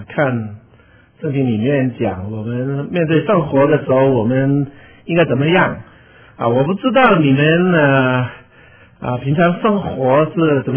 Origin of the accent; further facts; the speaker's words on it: Hong Kong; 可能在我从香港来